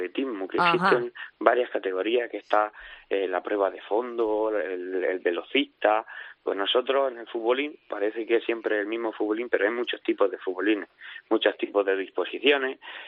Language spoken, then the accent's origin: Spanish; Region of Murcia, Spain; Hombre, sí, yo soy murciano